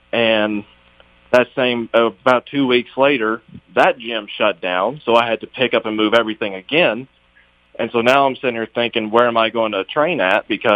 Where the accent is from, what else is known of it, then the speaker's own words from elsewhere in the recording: Avery County, North Carolina, United States; now in McDowell County, United States; So, yeah, born and raised in Avery County, been there most of my life, did a short stint in the Marine Corps